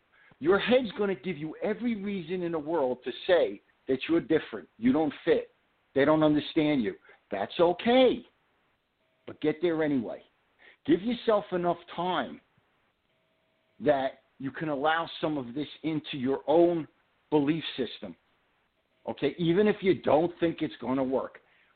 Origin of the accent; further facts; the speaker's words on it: Brooklyn, New York, United States; I'm more like a guy that was born and raised in Brooklyn than a doctor.